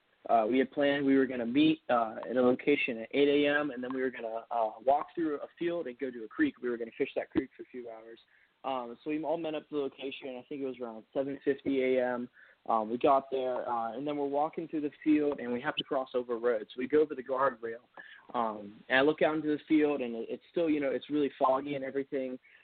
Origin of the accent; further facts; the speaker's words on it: Denver, Colorado, United States; moved away; So right now I'm living in the southeastern Ohio area. Originally I'm from Denver, Colorado. I moved here about 12 years ago.